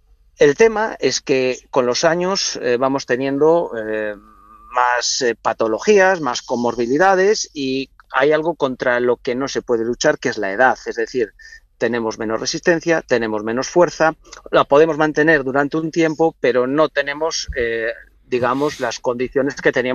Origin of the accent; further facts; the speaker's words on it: Galicia, Spain; yo soy de Galicia y estamos teniendo temperaturas en Galicia